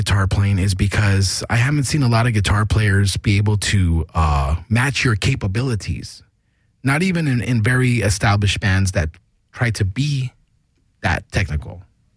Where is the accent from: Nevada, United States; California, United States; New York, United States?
California, United States; Los Angeles; Growing up in the East Side, Sun Valley, it's like, where the hell is that, man?